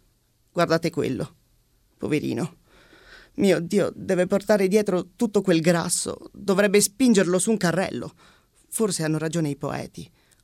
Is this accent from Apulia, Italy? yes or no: yes; Bari, Apulia, Italy; now in Rome, Italy; vengo da Bari. Vivo a Roma da un mese e mezzo.